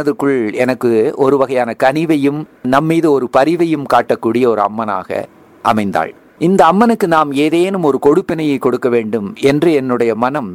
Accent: Coimbatore, Tamil Nadu, India; நான் தினந்தோறும் என்னுடைய சொந்த ஊராகிய கோவையிலிருந்து ஒரு 10 கிலோமீட்டர் தொலைவில் இருக்கக்கூடிய ராமசெட்டிப்பாளையத்திலிருந்து தினந்தோறும் சைக்கிளில் கோவை அரசு கலைக்கல்லூரிக்கு வந்து படித்துக் கொண்டிருந்தேன்.

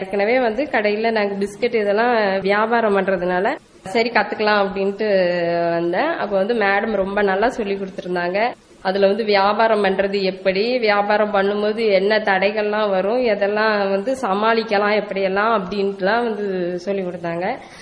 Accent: Eral, Tamil Nadu, India; now in Coimbatore, India; என்னோட சொந்த ஊர் வந்து தூத்துக்குடி மாவட்டம் ஏரல்ங்கிற கிராமம்.

